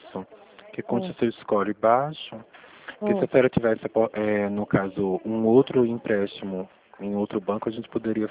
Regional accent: Pernambuco, Brazil; Sou de Pernambuco, embora eu more aqui.

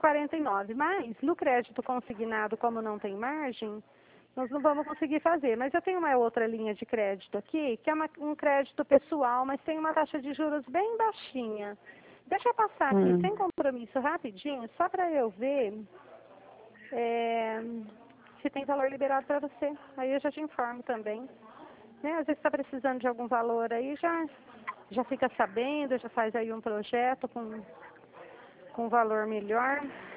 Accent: Dracena, São Paulo, Brazil; eu sou de Dracena. É. Aqui é bem gostoso, é uma cidade assim, né? Vamos dizer, pequena, mas em termos, né? Não é tão pequena, né?

